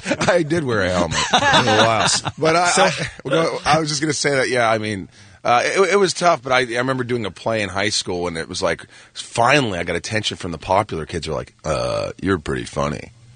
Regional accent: Newburgh, Indiana, United States; Newburgh in Evansville, Indiana.

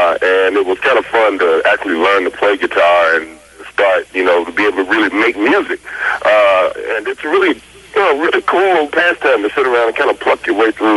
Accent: Tennessee, United States; Well, I grew up in Tennessee. And actually, that guy looks a lot like my grandfather's brothers, and he talks exactly like him. So I actually talked like that myself when I was a kid.

